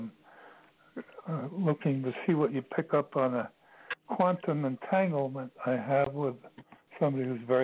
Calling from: Ashland, Virginia, United States; I'm currently, since late September 2009, living in Ashland, Virginia, which bills itself the center of the universe.

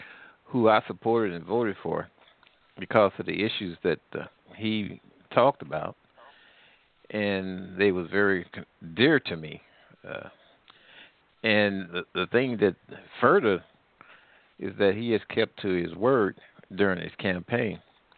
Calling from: Missouri, United States; Well, I'm calling from Missouri, and also I live in Louisiana.

